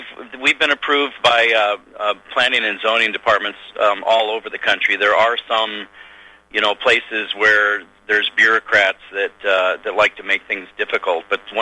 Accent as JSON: {"language": "English", "town": "Ketchikan", "region": "Alaska", "country": "United States", "tie": "born or raised there", "said": "when I was a kid, growing up in Ketchikan, Alaska, there's no roads in here into any of the towns in southeastern Alaska."}